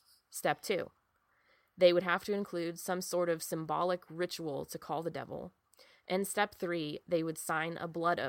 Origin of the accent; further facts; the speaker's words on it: Appalachia, United States; like I said, I'm from Appalachia. My family has lived here and in various parts of Appalachia for generations.